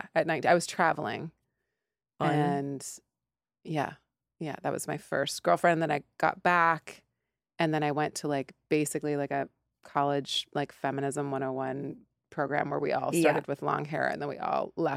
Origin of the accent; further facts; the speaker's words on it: Nelson, British Columbia, Canada; A tiny little town called Nelson, British Columbia.